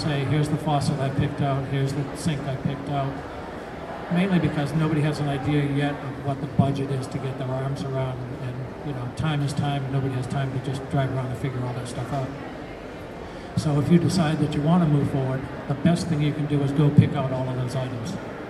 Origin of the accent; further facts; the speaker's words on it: New England, United States; And I'm from New England, we're used to doing that.